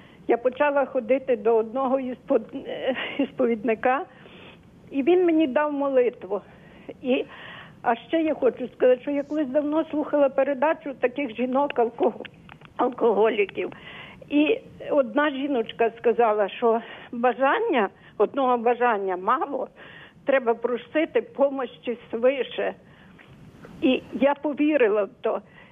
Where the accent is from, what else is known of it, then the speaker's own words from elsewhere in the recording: Lviv, Lviv Oblast, Ukraine; Зараз я заспокоюся. Я з Львова.